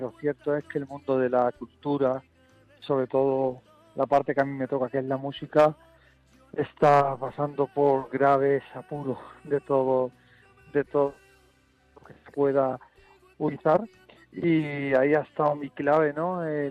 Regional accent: Jerez, Andalusia, Spain; yo soy de Jerez y soy flamenco

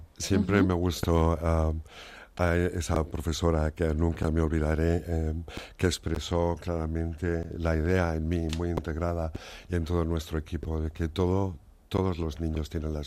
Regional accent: United States; Yo soy un poco híbrido. Mi ancestral es de familia vasca y andaluza, criado en Estados Unidos.

